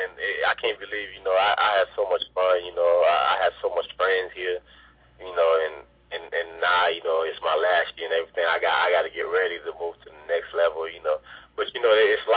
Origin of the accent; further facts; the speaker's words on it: Haiti; now in United States; I was born in Haiti, you know. I growing up in Haiti, I never knew I was going to be in America.